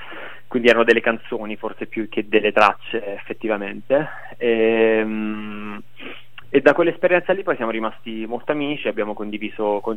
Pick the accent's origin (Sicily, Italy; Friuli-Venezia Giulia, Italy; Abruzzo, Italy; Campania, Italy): Abruzzo, Italy; now in Bologna, Italy; Io vengo dall'Abruzzo, uh-huh. dalla provincia dell'Aquila, e vivo a Bologna da molto tempo, quindi okay. diciamo per... mi sento molto bolognese.